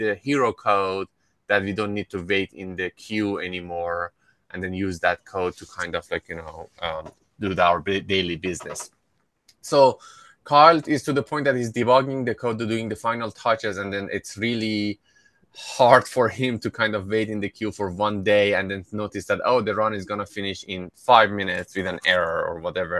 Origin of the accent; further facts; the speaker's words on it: Iran; I should not be in any meeting with anything related to atomic bomb since I'm from Iran.